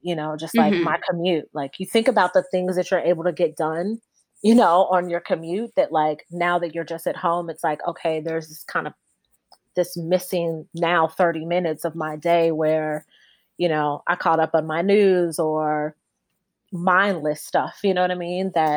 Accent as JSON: {"language": "English", "town": "Chicago", "region": "Illinois", "country": "United States", "tie": "born or raised there", "said": "growing up in Chicago, I grew up on the East Side, Lake Michigan was right there. I literally saw it every single day."}